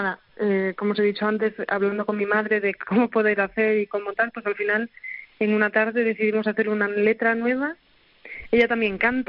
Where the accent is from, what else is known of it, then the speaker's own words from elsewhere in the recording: Galicia, Spain; now in Switzerland; porque yo ahora estoy en Suiza, no estoy en Galicia. Entonces, claro, pues no sé, echo de menos mi tierra, mi familia, están todos allí.